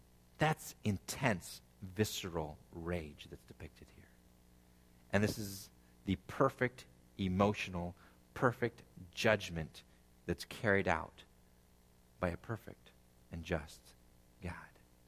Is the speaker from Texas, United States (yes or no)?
no; California, United States; Growing up in California, I saw them all the time.